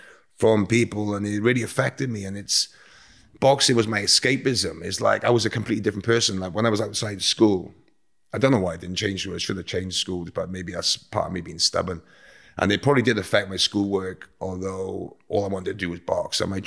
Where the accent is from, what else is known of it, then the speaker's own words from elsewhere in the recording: Hammersmith, London, United Kingdom; born there; And I was born in Hammersmith, and so I was born in Hammersmith, London.